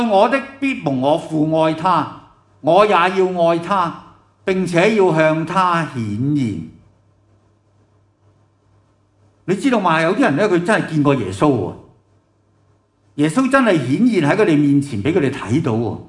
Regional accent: China; 其实我们中国人都会有的

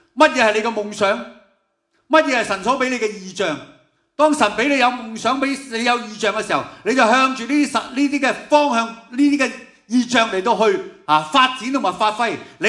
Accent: Hong Kong; 即是我们香港人经常讲的说话

